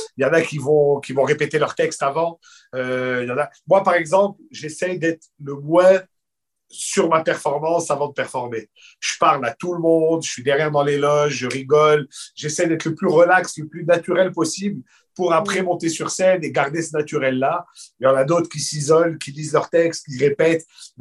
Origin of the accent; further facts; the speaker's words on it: Quebec, Canada; On est un peu conteurs, toute la gang, là. Tu vois, on est Québécois, finalement.